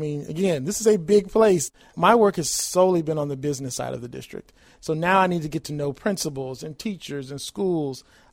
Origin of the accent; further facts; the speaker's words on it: Detroit, Michigan, United States; also born or lived in New Mexico / England / South Carolina; My father joined the military in the early 70s, so I'm a military brat. So I claim Detroit, but I was born in New Mexico. I lived in England for close to 10 years, and then we ended up in South Carolina in the mid-80s.